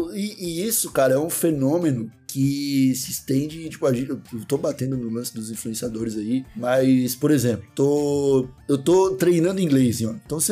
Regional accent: Brazil; o brasileiro, ele sente uma necessidade de ser acolhido, saca? Eu acho que a gente é um povo tão acolhedor

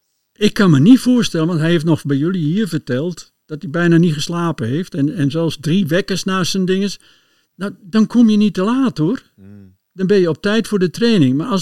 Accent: Netherlands; now in Belgium; Dat wij zo autoritair waren als Nederlanders. En dat was ook wel zo.

